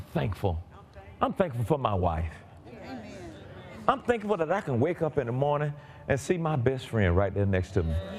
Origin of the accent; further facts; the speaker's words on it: College Park, United States; I came from College Park. We stay to ourselves. We stay in a house. We stay on our street.